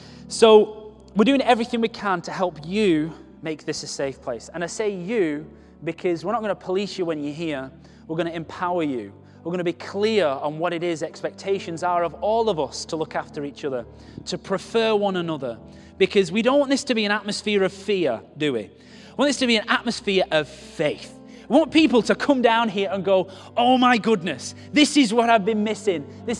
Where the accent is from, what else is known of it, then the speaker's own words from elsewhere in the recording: Wigan, North West England, United Kingdom; It's not just because I'm from Wigan, from TCC.